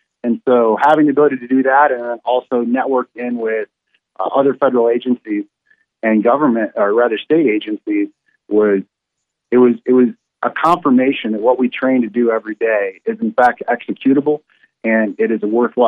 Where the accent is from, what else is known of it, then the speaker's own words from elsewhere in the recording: Michigan, United States; I was born and raised in Michigan and less than 2 hours north of where we conducted operations, actually.